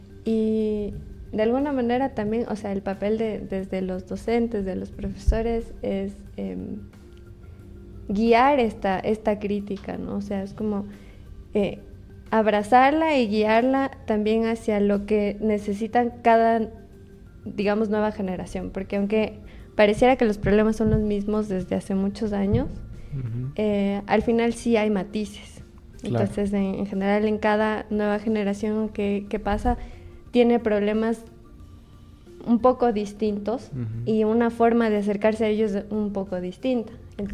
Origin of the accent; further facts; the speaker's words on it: Ecuador; Sí, pero en este caso, como ecuatoriano, todos estamos sufriendo esa situación.